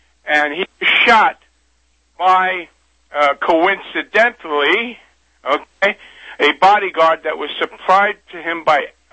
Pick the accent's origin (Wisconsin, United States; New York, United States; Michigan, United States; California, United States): New York, United States; Brooklyn; from Brooklyn. I'm not Noam Chomsky.